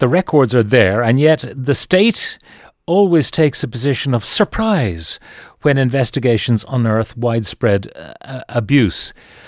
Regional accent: Bessborough, Munster, Ireland; born there; I was born in Bessborough in 1949.

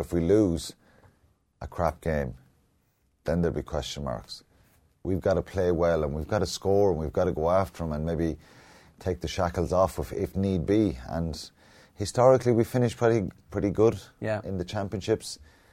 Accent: Ireland; The one thing is that I will say is we as Irish players love going and playing.

